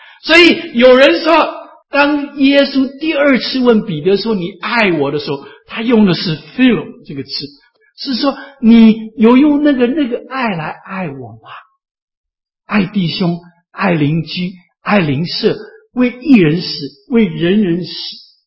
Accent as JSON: {"language": "Chinese", "country": "United States", "said": "甚至当我们美国人是这样的"}